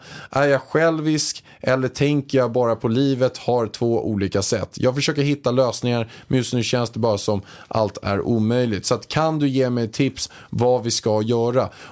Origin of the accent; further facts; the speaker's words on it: Kansas City, Missouri, United States; Swedish is a second language; moved away as an adult; now in Stockholm, Sweden; Jag är uppväxt i Kansas City i USA och flyttade till Stockholm när jag var 18, och idag är jag 27 år och har bott i Sverige 9 år. Jag har dubbelt medborgarskap, lärt mig svenska någorlunda bra i alla fall, och känner mig hemma i både Sverige och USA.